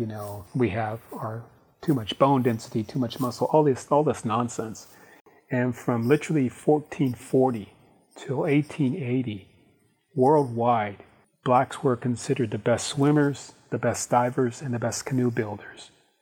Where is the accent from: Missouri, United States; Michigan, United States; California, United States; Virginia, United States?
California, United States; San Diego; I grew up in San Diego, California, and I've always loved the ocean.